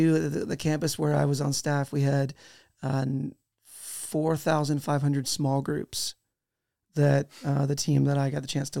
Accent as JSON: {"language": "English", "town": "Clarksville", "country": "United States", "tie": "born or raised there", "said": "I mentioned I grew up in Clarksville, but we've kind of served in a number of different capacities around the country."}